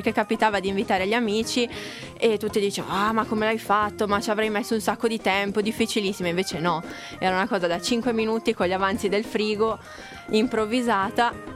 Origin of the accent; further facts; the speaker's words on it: Piedmont, Italy; Io sono della provincia di Alessandria, che non è poi così lontano, però per comodità mi sono trasferita su.